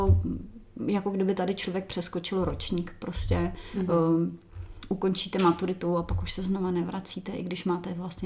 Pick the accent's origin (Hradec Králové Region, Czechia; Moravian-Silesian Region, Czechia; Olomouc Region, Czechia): Hradec Králové Region, Czechia; Náchod; Já jsem z Náchoda, kde jsem studovala na Gimplu